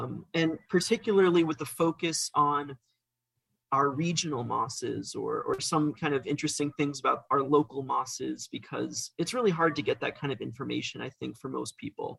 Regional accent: Florida, United States; So I grew up in Florida, in North Florida, and my dad was an orchid grower

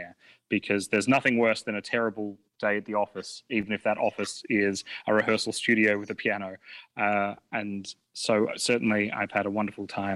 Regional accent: Australia; I think one of the big parts of being an Australian is that we have a very big traveling culture because we're very far away from most other places.

